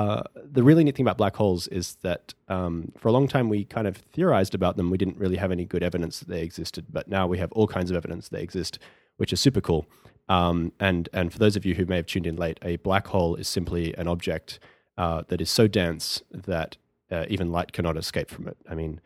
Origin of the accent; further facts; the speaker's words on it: Australia; moved away as an adult; now in United States; 5 years ago, I kind of left everyone I knew and loved behind in Australia and came out here and knew no one.